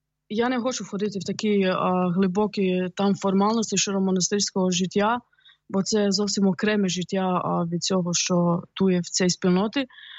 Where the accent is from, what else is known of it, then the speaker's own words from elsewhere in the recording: Croatia; Ukrainian is a second language; also born or lived in Bulgaria; now in Ukraine; я з Хорватії, і я в Україні вже 4-й рік.